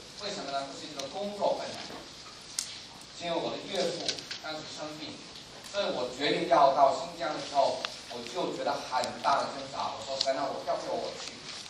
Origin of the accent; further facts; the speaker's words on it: Hong Kong; 我说我是从香港来